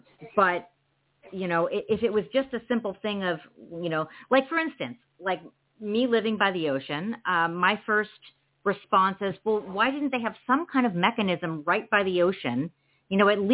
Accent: California, United States; we're both from California, right?

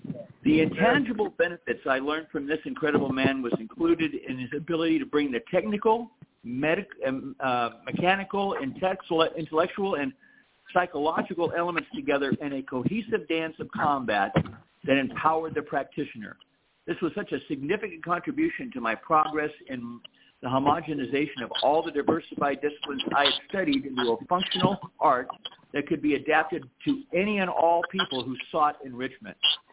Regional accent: Long Beach, California, United States; But in 1969, I began training in a new school in my hometown of Long Beach, California. I was 16 years old

